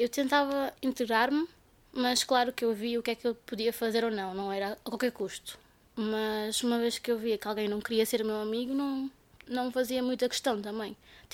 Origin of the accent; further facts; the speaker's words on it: Cape Verde; first language Portuguese; moved away; Tive de adaptar a um novo país. A língua não foi o grande problema porque nós temos essa língua como nossa língua materna e damos na escola e tudo isso